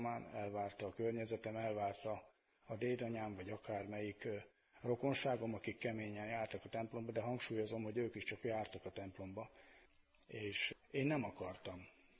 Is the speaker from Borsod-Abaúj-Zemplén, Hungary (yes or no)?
yes; Sály, Borsod-Abaúj-Zemplén, Hungary; Én kemény református családba születtem, Sályi lévén, itt van nem messze Miskolctól, ahol az ősök, nagymamák, dédanyák kemény reformátusként élték az életüket